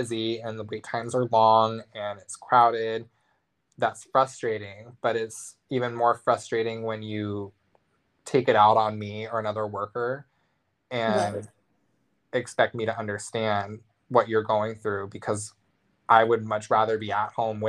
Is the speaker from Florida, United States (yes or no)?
yes; Orlando, Florida, United States; Because I, growing up in Orlando, we never went in the holidays.